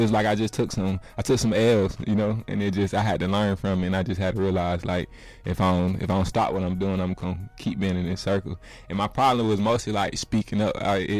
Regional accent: Pensacola, Florida, United States; I'm from Pensacola, Florida, little small town. You know, it's kind of rough

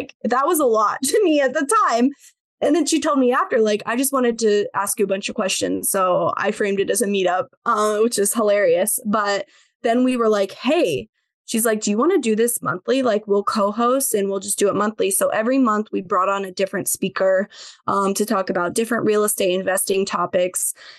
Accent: Iowa, United States; We're both from Iowa, live 2 hours apart from each other.

